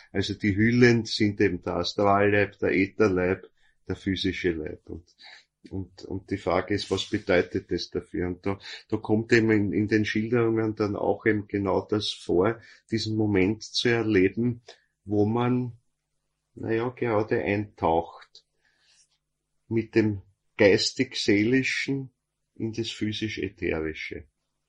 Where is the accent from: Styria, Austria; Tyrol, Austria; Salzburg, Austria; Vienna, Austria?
Vienna, Austria; Und was dann zurückbleibt, sind die Grammeln, sagt man bei uns in Wien zumindest.